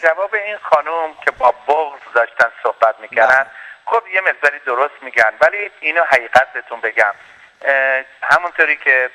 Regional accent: Iran; من خودم 2 هفته است از ایران اومدم

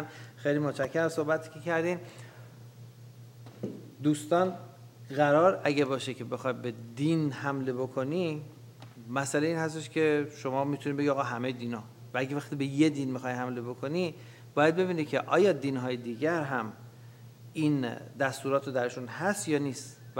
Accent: Iran; ولی خب من به عنوان یه ایرانی فقط وظیفه بود داشتم

